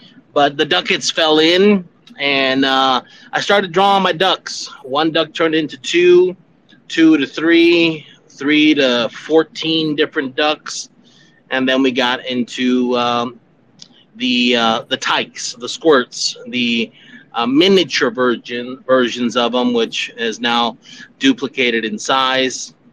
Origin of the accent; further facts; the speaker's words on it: Miami, Florida, United States; moved away as an adult; All right, I'm originally from Florida, Dade County, Miami in the house. And I came down here in 2009 in California.